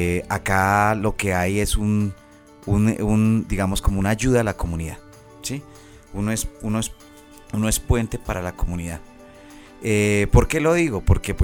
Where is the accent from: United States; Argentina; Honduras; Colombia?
Colombia; nunca había tenido tanto reconocimiento en mi país, Colombia.